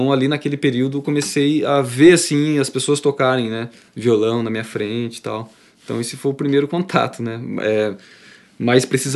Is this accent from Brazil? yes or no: yes; Limeira, São Paulo, Brazil; Sou natural de Limeira, São Paulo. Interior de São Paulo, né? Uma cidade ali na região de Campinas. Perto também de Piracicaba.